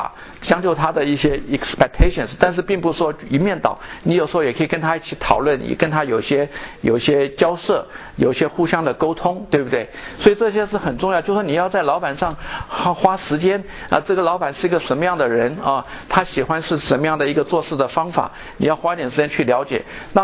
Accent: China; 那我们中国人这方面最差，对不对？

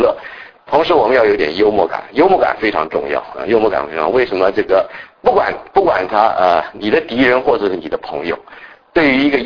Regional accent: China; 通常是我们中国人有句话嘛

